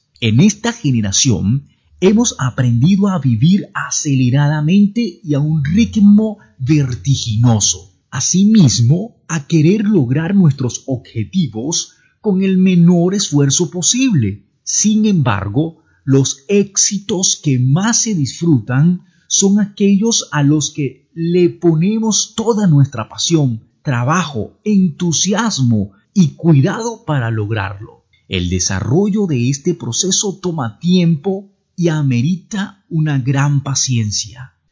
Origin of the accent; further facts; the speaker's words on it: Venezuela; now in Colombia; desde que llegué a esta tierra hermosa de Colombia como inmigrante venezolano